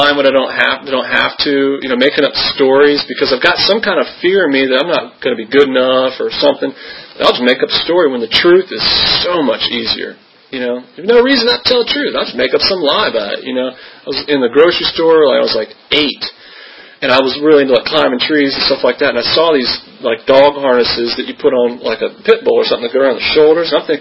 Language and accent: English; Williamsburg, United States; You know, I grew up in Williamsburg, and my mom was an alcoholic, but she was just getting sober when I was around 2 or 3